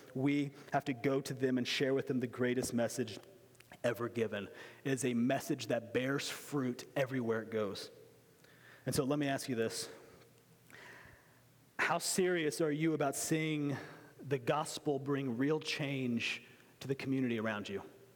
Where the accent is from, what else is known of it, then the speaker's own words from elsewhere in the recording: Springfield, Missouri, United States; And I was from Springfield, Missouri, and I loved Springfield